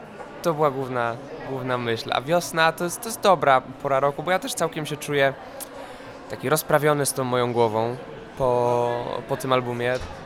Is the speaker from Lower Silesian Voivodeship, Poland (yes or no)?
no; Pomeranian Voivodeship, Poland; Wiesz co, no ja jestem z Trójmiasta. Tam wieje intensywnie.